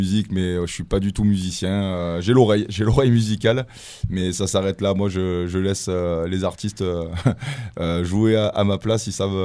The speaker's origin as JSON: {"language": "French", "town": "Montélimar", "region": "Auvergne-Rhône-Alpes", "country": "France", "said": "Moi je suis de Montélimar"}